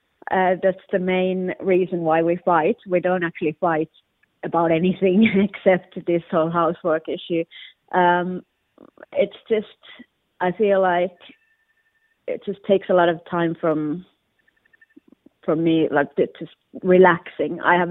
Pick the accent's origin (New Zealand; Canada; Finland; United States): Finland; now in London, United Kingdom; I'm originally from Finland. Now I live in Hackney in London. I live with my fiancé and I am 37 years old.